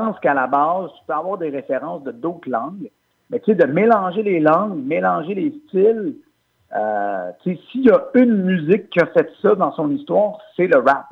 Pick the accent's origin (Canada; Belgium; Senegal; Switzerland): Canada; Quebec; accent: joual; on avait notre accent joual, puis on rappait comme on parlait.